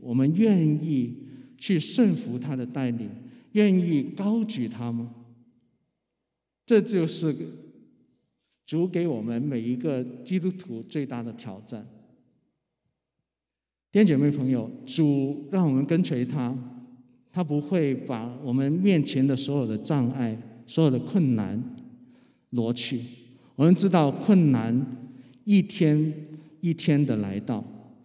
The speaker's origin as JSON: {"language": "Chinese", "town": "Guangzhou", "region": "Guangdong", "country": "China", "tie": "born or raised there", "lives_now": "North America", "said": "因为我从小在国内教育长大，但是我从小又受香港 港台文化的熏陶啊，从小在啊，我在广州啊，从小就听啊粤语流行歌长大，看 TVB 的剧集啊。"}